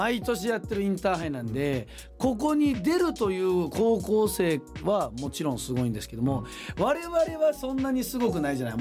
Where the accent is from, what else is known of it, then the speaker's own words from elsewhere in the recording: Kurume, Fukuoka, Japan; 我が地元久留米ではハンドボール競技が行われると。